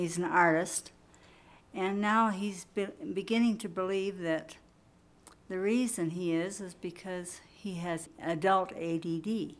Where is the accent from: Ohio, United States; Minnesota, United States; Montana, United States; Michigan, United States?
Montana, United States; Forsyth; from Forsyth, Montana.